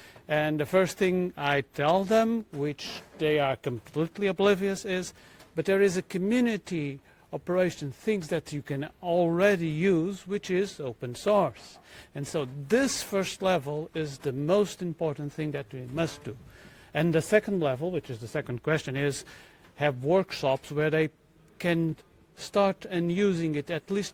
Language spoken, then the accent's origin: English; Portugal; English is a second language; So I'm from Portugal